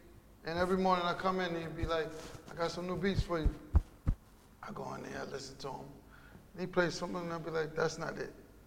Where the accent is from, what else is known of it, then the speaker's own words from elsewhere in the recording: The Bronx, New York, United States; also born or lived in Harlem; I'm from the Bronx, but I've been in Harlem. I'm from both, basically.